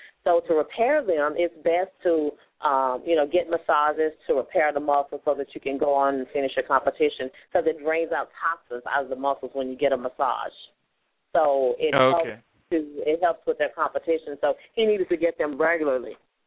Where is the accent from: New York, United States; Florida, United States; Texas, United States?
Texas, United States; Houston; Well, I'm originally from Houston. Actually, my family's from Crosby, Texas, in the Barrett Station, so just a little town outside of Houston. So I'm originally from there